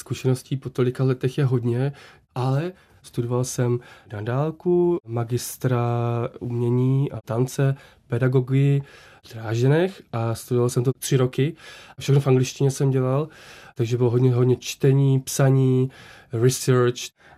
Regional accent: Prague, Czechia; Já jsem vyrůstal v Praze a když zapomínám česky, tak já jsem hrdý Čech.

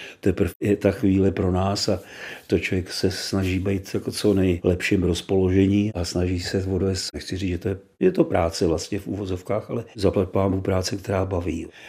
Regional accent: Prague, Czechia; Narodil jsem se tady v Praze a jsem v podstatě Pražan.

